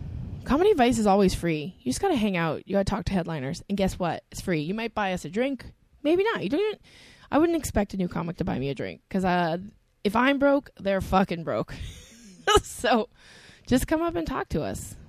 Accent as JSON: {"language": "English", "town": "Edmonton", "region": "Alberta", "country": "Canada", "tie": "born or raised there", "said": "Like I grew up in Edmonton. I remember like sitting on our front porch with blankets and watching thunderstorms."}